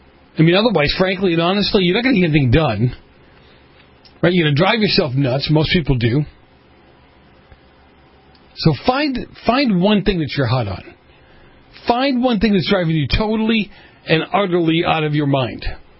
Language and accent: English; New England, United States; I grew up in New England. A lot of those towns have their own stories as how they came about, how they came into being.